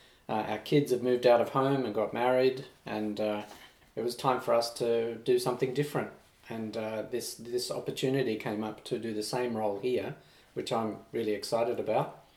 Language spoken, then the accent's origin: English; Australia; also born or lived in Sweden / Thailand; So I was born in Sweden, so I've got experience of living in a few different countries, so Sweden and then Australia, where I grew up. And then Thailand, of course, for quite a big amount of time.